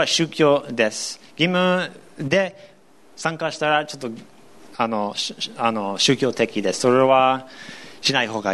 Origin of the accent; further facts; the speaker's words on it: United States; Japanese is a second language; moved away as an adult; now in Japan; 僕アメリカ人です。